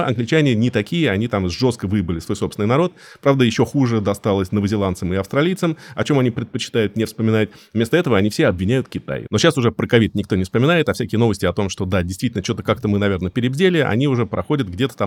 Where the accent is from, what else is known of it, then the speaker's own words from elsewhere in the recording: Moscow, Russia; мы, простые кяферы из Москвы